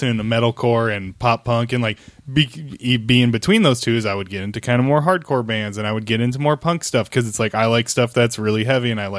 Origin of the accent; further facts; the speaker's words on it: Roseville, California, United States; because I grew up in Roseville, Sacramento area.